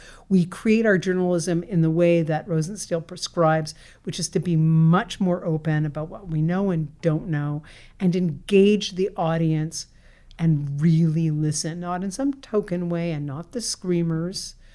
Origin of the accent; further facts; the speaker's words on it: Montreal, Quebec, Canada; I grew up in Montreal.